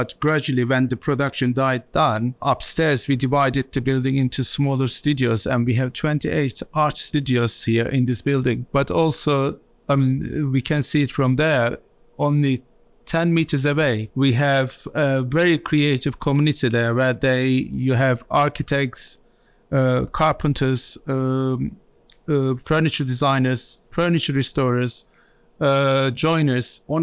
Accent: Istanbul, Turkey; now in London, United Kingdom; I would say I'm a Londoner. Yeah. I came to London from Istanbul, another mega city

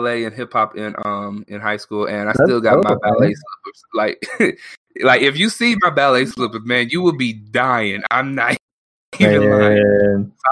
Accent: Michigan, United States; I come from Michigan, born and raised in Michigan, you know.

